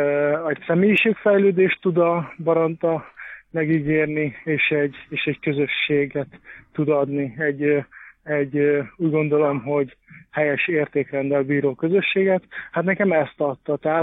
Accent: Hungary; illik tudni, mert magyar vagyok

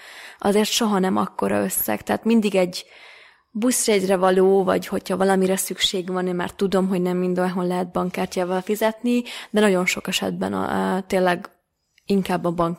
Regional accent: Eger, Heves, Hungary; Én ugye Egerből vagyok.

